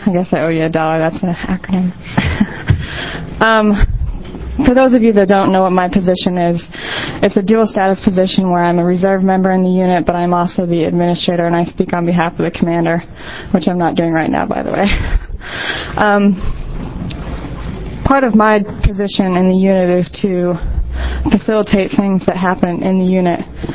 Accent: Pennsylvania, United States; now in Oregon, United States; I am coming from the East Coast in a small town in Pennsylvania, we are given a different level of support than we are in Oregon.

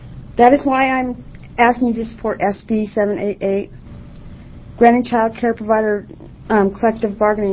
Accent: Salem, United States; I'm from Salem.

